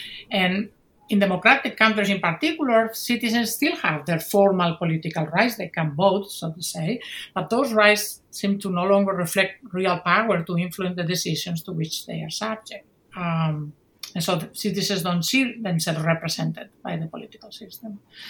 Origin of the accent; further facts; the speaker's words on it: Spain; I grew up in Franco's dictatorship in Spain and made it through the transition to democracy.